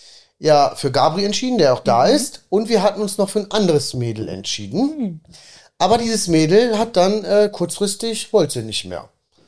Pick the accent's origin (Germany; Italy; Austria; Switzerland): Italy; ich bin auch Italiener